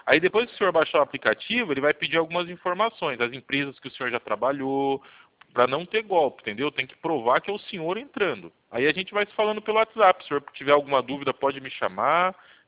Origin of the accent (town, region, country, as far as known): Itu, São Paulo, Brazil; also born or lived in São Bernardo do Campo